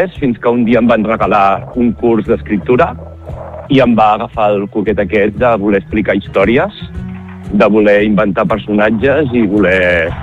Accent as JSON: {"language": "Catalan", "region": "Catalonia", "country": "Spain", "moved": "yes", "lives_now": "Barcelona, Spain", "said": "per edat i per trajectòria personal jo també vaig marxar del Ripollès i també vaig marxar cap a Barcelona i també m'he fet la meva vida a Barcelona"}